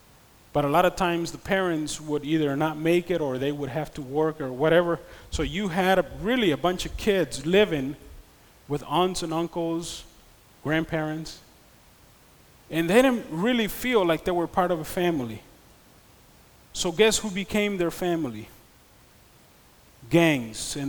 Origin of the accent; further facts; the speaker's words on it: Los Angeles, California, United States; Where I grew up in South Central LA, the Long Beach area, Southern California, there was many kids